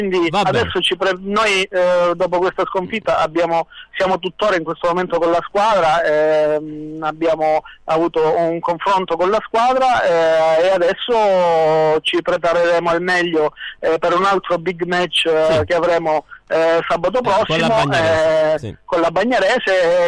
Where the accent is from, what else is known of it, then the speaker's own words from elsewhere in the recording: Gioia Tauro, Calabria, Italy; visto che comunque siamo tutti di Gioia Tauro, ci conosciamo tutti, siamo amici